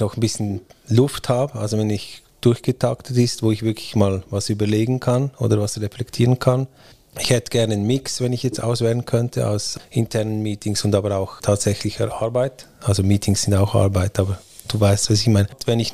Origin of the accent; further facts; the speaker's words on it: Switzerland; Ich bin Schweizer, also ich meine.